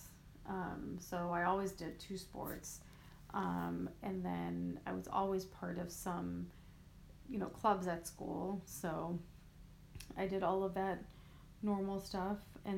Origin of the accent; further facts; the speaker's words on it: St. Louis, Missouri, United States; also born or lived in Chicago; So I was born in Chicago, but I moved here to St. Louis when I was just a few months old. So basically I lived in St. Louis my entire life.